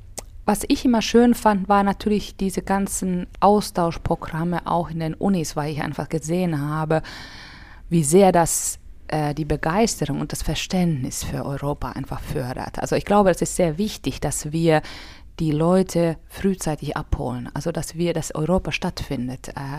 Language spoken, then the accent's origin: German; Finland; German is a second language; now in Münster, Germany; Ich war in einer Schule, wo ich in Finnland Deutsch schon ab der ersten Schuljahr hatte. Oh. Also das war wirklich, wir hatten Schwedisch und Deutsch ab der ersten Schuljahr.